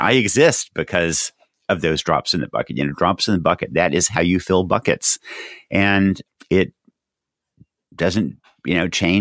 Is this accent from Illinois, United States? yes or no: no; Yamhill, Oregon, United States; my hometown here, Yamhill, Oregon, is very much a working class community.